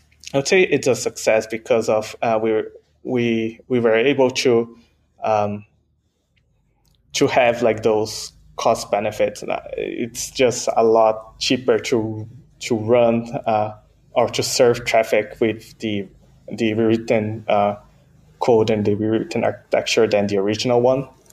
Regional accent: Brazil; born there; first language Portuguese; English is a second language; So my native language is actually Portuguese. So I was born in Brazil. I'm a Japanese Brazilian. So my native language is Portuguese. Second language is English. I've learned Japanese and I kind of know Spanish.

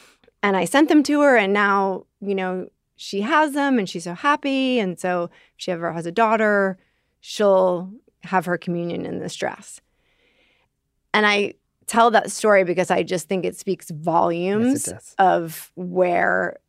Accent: New York, United States; moved away as an adult; now in Marin, United States; I'm from New York. I moved to California, to Marin, but I wasn't handling things in a healthy way.

